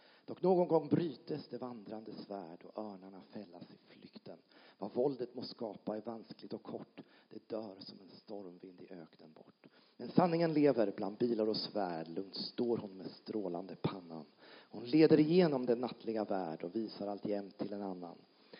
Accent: Ödeshög, Östergötland, Sweden; also born or lived in Motala; now in Norrköping, Sweden; Jag har ju jobbat i Linköping och bor i Norrköping. Jag är uppvuxen i Ödeshög i sydväst. Där med Rökstenen och Alvastra klosterruin. Jag har bott många år i Motala. Jag har gått på gymnasiet i Mjölby. Jobbat i Linköping och nu bor jag i Norrköping.

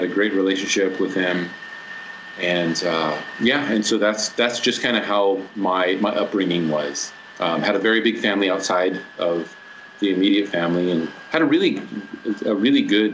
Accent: West Coast, United States; I grew up in the West Coast of the United States.

